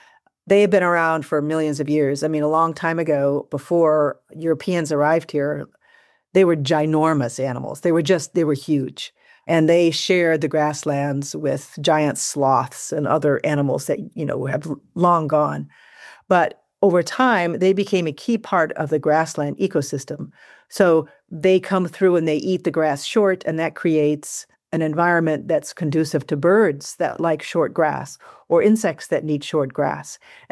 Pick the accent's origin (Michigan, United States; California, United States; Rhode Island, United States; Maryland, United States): Michigan, United States; I mean, I grew up in Michigan. I grew up in a suburb of Detroit.